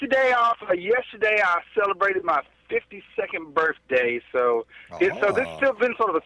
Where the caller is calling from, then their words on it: Antioch, Tennessee, United States; Well, actually, I am in Antioch, Tennessee.